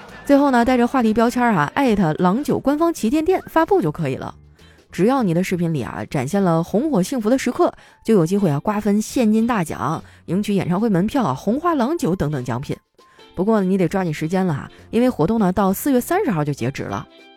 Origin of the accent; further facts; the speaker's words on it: Northeast China, China; 我们东北人天生就自带搞笑基因。